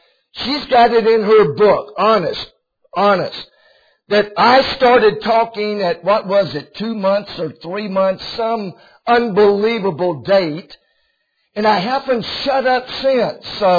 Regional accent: Cincinnati, Ohio, United States; I'm from Cincinnati.

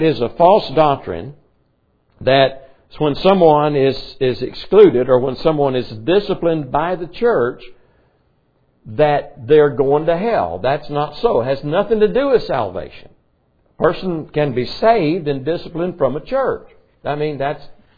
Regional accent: Arkansas, United States; when I grew up down in Arkansas, church discipline was kick them out.

